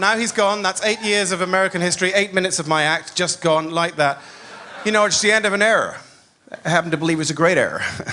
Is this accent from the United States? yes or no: no; England, United Kingdom; being English, when I first heard that, I thought, what a lot of cock.